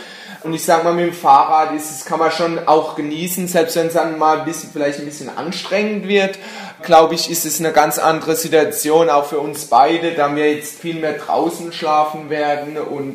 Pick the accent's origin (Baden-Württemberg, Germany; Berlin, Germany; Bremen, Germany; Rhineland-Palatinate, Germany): Rhineland-Palatinate, Germany; Landau; von Landau, also meiner Heimatstadt in Deutschland